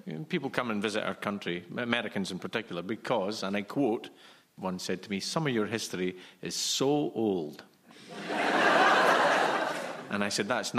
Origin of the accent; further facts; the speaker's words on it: Scotland, United Kingdom; it never really struck me before as a Scot